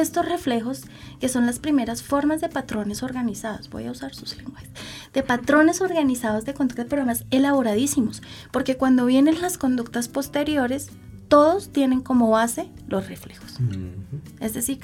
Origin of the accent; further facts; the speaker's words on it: Colombia; Si nosotros como cultura colombiana tenemos constancias